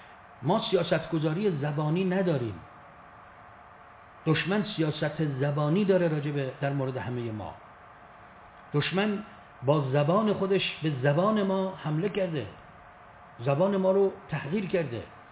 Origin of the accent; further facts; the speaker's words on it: Iran; من به عنوان یک ایرانی فارسی زبان اینو نمیگم